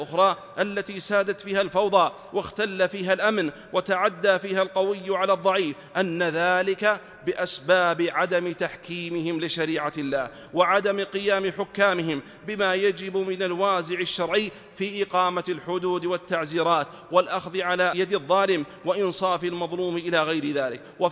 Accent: Saudi Arabia; فإننا نرى ذلك واقعاً محسوساً في بلادنا المملكة العربية السعودية حرسها الله

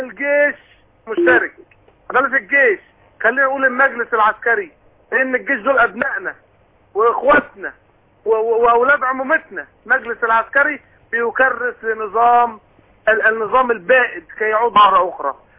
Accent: Egypt; هو احنا مش مصريين؟

